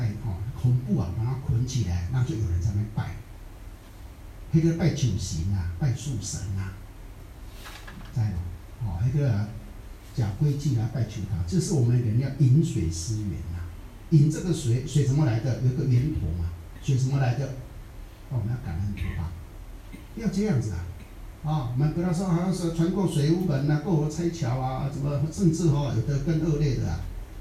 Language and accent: Chinese; Taiwan; 我们台湾人讲福建话啊。